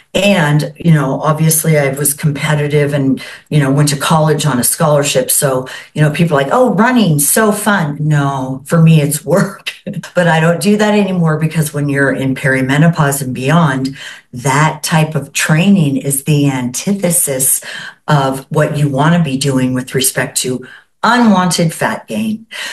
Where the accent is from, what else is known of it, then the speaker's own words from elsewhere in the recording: California, United States; I am from Southern California, and when I was a high school athlete